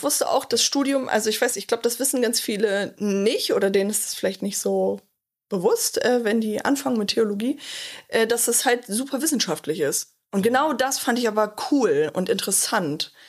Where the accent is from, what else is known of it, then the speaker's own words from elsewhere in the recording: Braunschweig, Lower Saxony, Germany; In Braunschweig, wo ich herkomme, ist das so ein Ding einfach.